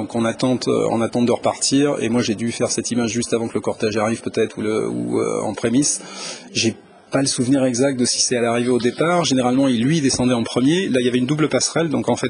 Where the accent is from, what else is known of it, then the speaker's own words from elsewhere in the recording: France; nous, en tant que Français